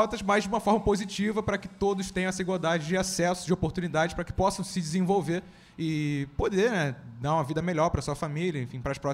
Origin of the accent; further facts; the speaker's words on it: Rio de Janeiro, Brazil; eu vim lá da comunidade da Pedreira, lá em Costa Barros, e não tem referência.